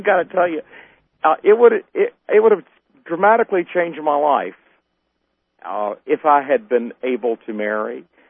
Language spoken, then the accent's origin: English; Southern US, United States; And, you know, I grew up in the South. I grew up with the same prejudices that everybody else did against homosexuals.